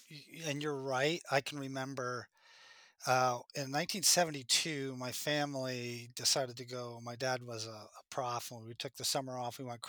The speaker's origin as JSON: {"language": "English", "town": "Oneonta", "region": "New York", "country": "United States", "tie": "born or raised there", "said": "I grew up in a rural area. I grew up in Oneonta, New York, a tiny little upstate town, and my mom was a Democratic County Party chair."}